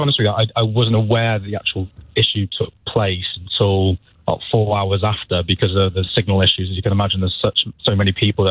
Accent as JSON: {"language": "English", "town": "Chester", "region": "North West England", "country": "United Kingdom", "said": "Well, I'm originally from Chester, but I got a train in."}